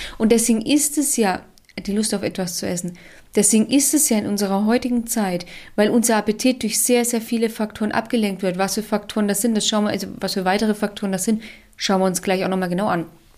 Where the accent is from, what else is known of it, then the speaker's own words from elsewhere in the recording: Nuremberg, Bavaria, Germany; ich bin aus Nürnberg